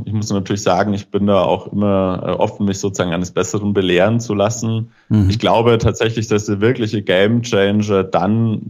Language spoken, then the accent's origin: German; Regensburg, Bavaria, Germany; born there; also ich bin ja gebürtiger Regensburger und natürlich auch ein Riesenfan der Altstadt.